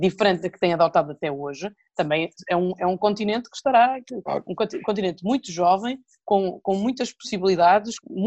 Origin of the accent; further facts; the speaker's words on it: Portugal; uma vergonha que me envergonha a mim enquanto portuguesa europeia e parlamentar europeia